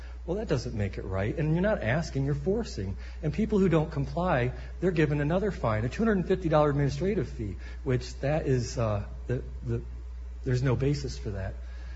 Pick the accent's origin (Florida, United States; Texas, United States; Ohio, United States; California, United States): Ohio, United States; Findlay; I think that I grew up in Findlay.